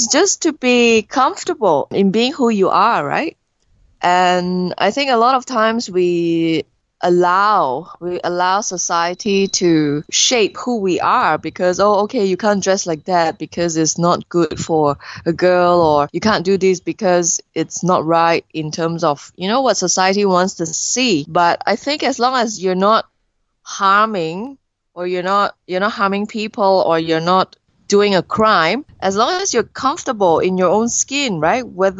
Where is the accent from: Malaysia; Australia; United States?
Malaysia; now in Myanmar; So I'm actually a Malaysian, but I live in Myanmar and have been living here for the last 4.5 years.